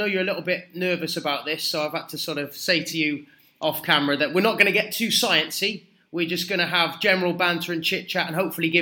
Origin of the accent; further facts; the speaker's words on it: South West England, United Kingdom; I'm originally from Gloucestershire, so I think we used to play football out Banbury way.